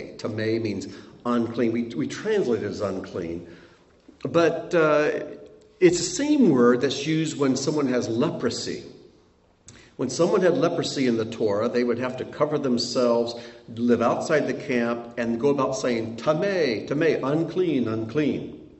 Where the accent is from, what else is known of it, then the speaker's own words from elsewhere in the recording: United States; I'm raised in the 20th and 21st century in the United States of America as an English speaker.